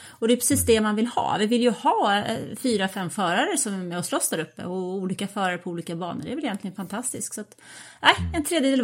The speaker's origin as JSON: {"language": "Swedish", "country": "Sweden", "said": "Jag är ju liksom svensk."}